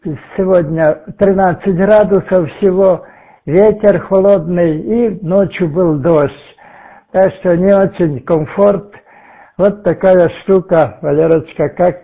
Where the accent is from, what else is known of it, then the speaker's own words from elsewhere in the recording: Uzhhorod, Zakarpattia Oblast, Ukraine; now in Truskavets, Ukraine; Приехал я из Ужгорода, Закарпаття.